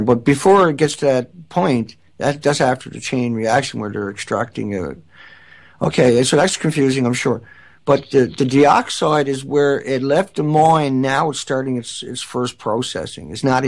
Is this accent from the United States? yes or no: no; Canada; We're from Canada. We have incredible health care.